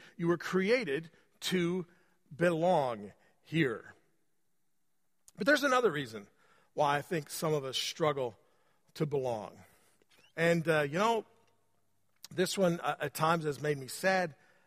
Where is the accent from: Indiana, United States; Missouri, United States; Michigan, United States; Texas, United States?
Indiana, United States; I'm from Indiana. I cheer for MSU.